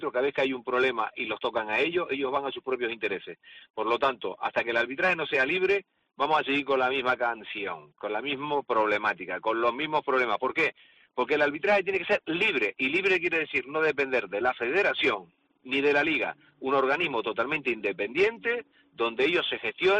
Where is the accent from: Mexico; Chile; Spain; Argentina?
Spain; Canary Islands; Bueno, de fiar somos los canarios y también los navarros, pero los canarios somos los primeros.